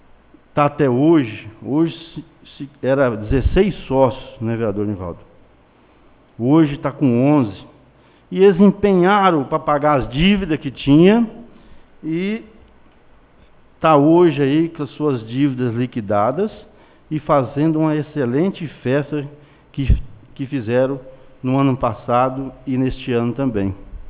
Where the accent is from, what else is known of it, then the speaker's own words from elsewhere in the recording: Costa Rica, Mato Grosso do Sul, Brazil; now in Alcinópolis, Brazil; Eu sou nascido e criado em Costa Rica. Todo mundo aqui sabe. Não sou filho de Alcinópolis, mas moro aqui há 22 anos.